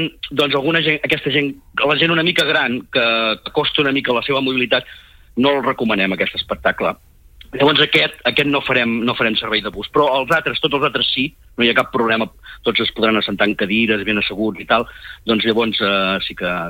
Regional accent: Tor, Catalonia, Spain; jo sóc de Tor

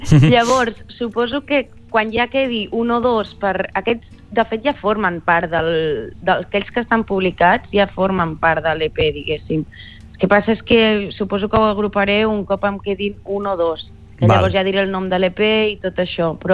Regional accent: Begues, Catalonia, Spain; he crescut a Begú i la meva Andalusia, per dir-ho d'alguna manera, són els meus avis.

